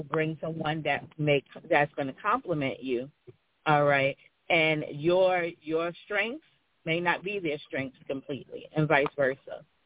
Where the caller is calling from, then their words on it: North Carolina, United States; I'm calling from North Carolina.